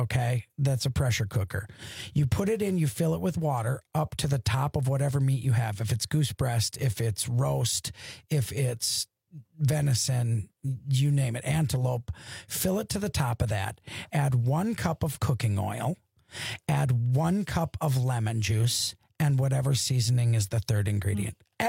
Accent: Wisconsin, United States; Just do just Cheese Whiz. I'm from Wisconsin, so

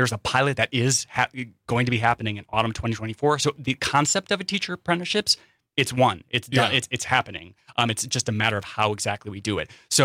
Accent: Wisconsin Rapids, Wisconsin, United States; I worked in urban education. I'm from Wisconsin Rapids in rural Wisconsin.

